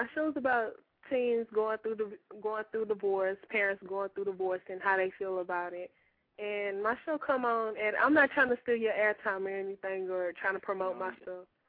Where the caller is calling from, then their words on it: Houston, Texas, United States; I'm calling from Houston.